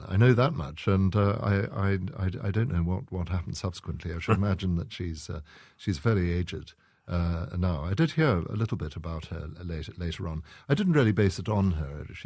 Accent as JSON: {"language": "English", "country": "Zimbabwe", "tie": "born or raised there", "lives_now": "Scotland, United Kingdom", "said": "I grew up in next door in Zimbabwe, in a neighboring country. I've spent the rest of my life in Scotland"}